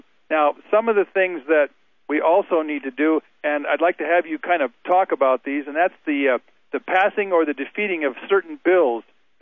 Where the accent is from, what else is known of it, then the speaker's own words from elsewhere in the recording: Chicago, Illinois, United States; born there; Again, Chicago. I was born in Chicago.